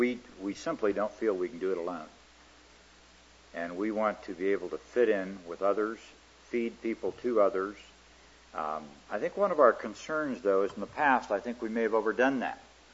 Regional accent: Garden City, Iowa, United States; it's not like where I grew up in Garden City, Iowa, that everybody knew what you did every day.

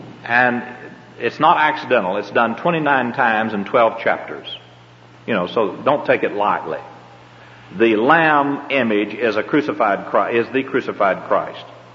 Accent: the South, United States; accent: southern; E-Y-E-S, my southern accent, I say eyes, you know what I'm talking about.

